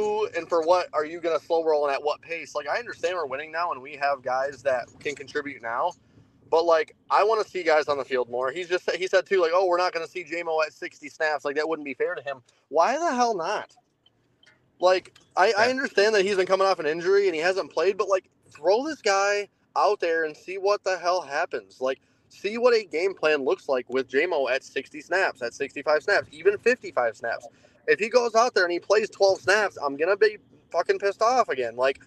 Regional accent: Michigan, United States; But man, I'm from Michigan, but I've always said soda.

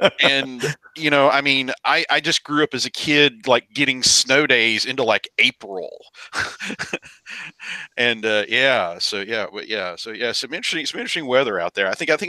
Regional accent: Virginia, United States; I'm from Southwest Virginia. The nearest body of water was the Clinch River

